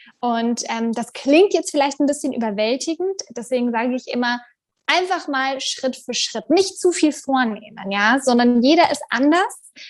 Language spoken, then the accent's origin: German; Germany; now in Tel Aviv, Israel; Ich lebe ja in Tel Aviv, bin ursprünglich aus Deutschland, aber ich lebe schon seit vielen Jahren in Tel Aviv.